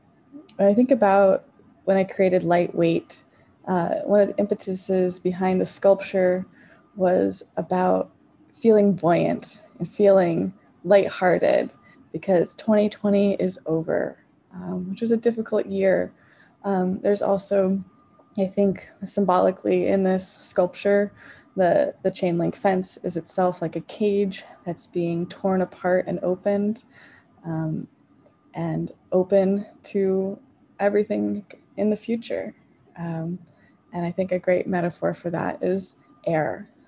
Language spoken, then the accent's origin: English; New Hampshire, United States; I am a sculptor with a studio in Waltham, Massachusetts. I am originally from New Hampshire